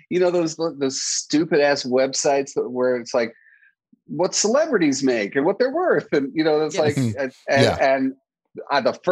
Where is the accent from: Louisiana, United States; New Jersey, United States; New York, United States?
New York, United States; I'm a New Yorker and I will find you a litter of kittens.